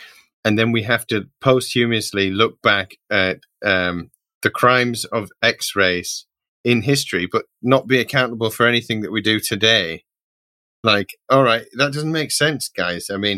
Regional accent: United Kingdom; now in South Korea; I mean, I'm here in South Korea as an immigrant to this country. But I come from the United Kingdom, which is a very diverse place itself.

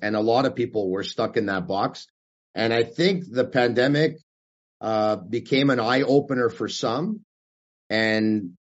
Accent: Montreal, Quebec, Canada; growing up in Montreal, there were different sports radio shows I would listen to.

